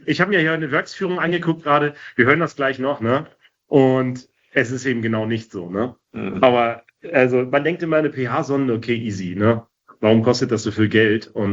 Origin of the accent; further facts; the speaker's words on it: Mecklenburg-Vorpommern, Germany; Man denkt immer, wir haben super Hochdeutsch bei uns in Norddeutschland. Wir kommen ja beide aus Mecklenburg-Vorpommern. Aber an solchen Wörtern merkt man dann doch noch, wo man herkommt, ne?